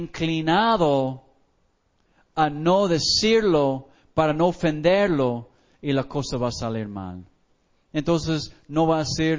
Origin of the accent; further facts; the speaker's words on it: Mexico; Voy a la línea, soy mexicano, y me dice, eres de Estados Unidos